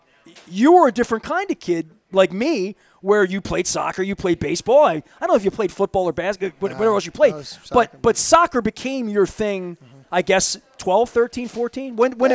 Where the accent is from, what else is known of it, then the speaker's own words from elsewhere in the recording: Baltimore, Maryland, United States; I grew up in East Baltimore. You go to Patterson Park and pick it a pickup game in the bubble, but ice hockey was not available to us as kids.